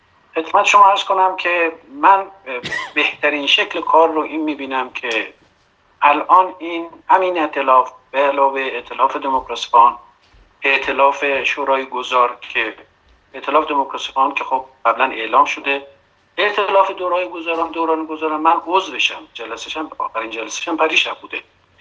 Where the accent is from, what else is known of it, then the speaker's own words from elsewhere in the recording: Iran; ما ایرانی هستیم، زبان هم دیگر هم میفهمیم